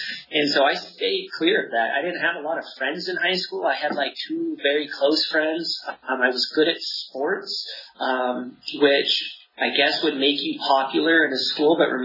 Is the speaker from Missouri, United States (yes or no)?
no; Mammoth Lakes, California, United States; I'm from Mammoth on the other side of the Sierras over there. It's a town of like 3,000 people, one high school. My graduating class was 72.